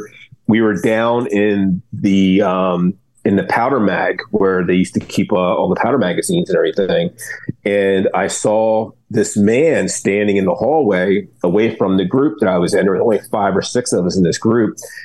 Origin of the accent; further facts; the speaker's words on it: Delaware, Ohio, United States; And geographically speaking, people, I'm from Delaware, Ohio.